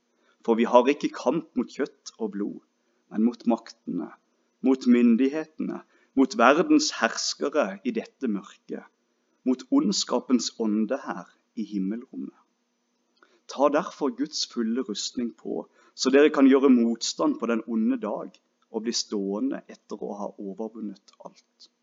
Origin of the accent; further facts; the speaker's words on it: Finnmark, Norway; accent: Finnmark dialect; ta en sånn en tolk til Finnmarks dialekt. Håper vi slipper det.